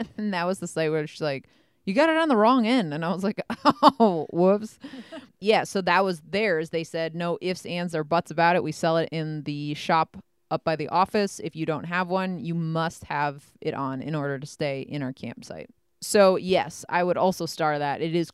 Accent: Midwest, United States; But again, that is because we are from the Midwest, and just like our tempers, our weather seems to be rather mild

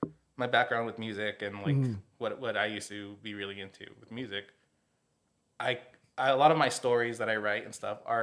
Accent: Los Angeles, California, United States; I am a Los Angeles native, one of the few in the entertainment industry.

